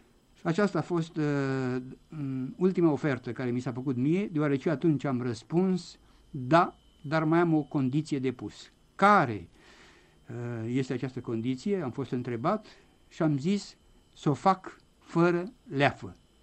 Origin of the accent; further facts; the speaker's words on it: Brașov County, Romania; Satul meu este un sat de margine, de sub munți. Nu putea nimeni să ia o căruță, o sanie și să plece la Făgăraș cu ea.